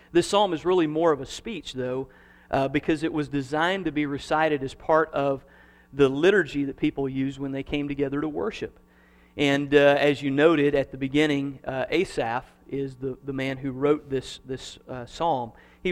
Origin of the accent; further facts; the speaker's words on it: Kansas, United States; accent: Kansas; how's my Kansas accent going? Is it better?